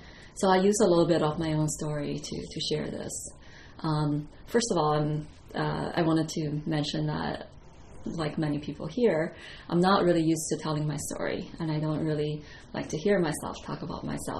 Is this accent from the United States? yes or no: no; China; So I'll talk a little bit about my growing up in China.